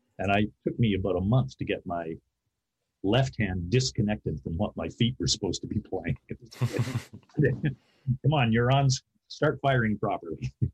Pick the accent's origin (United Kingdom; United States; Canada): Canada; British Columbia; I grew up in the Okanagan